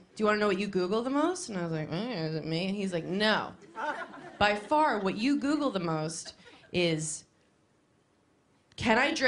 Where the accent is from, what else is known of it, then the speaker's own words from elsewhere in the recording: Long Island, New York, United States; I was like, but I'm trash from Long Island.